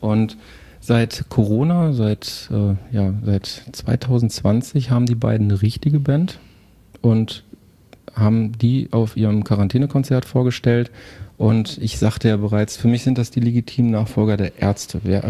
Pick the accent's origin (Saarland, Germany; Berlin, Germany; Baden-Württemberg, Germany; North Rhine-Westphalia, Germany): North Rhine-Westphalia, Germany; Herten; Meiner alten Heimatstadt.